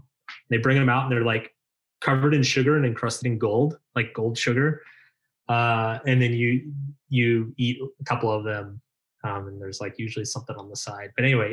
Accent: United States; Because I'm American.

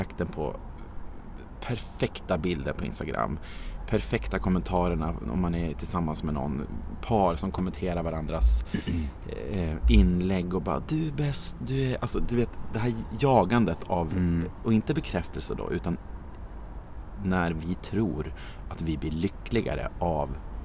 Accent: Norrland, Sweden; för att jag är från Norrland.

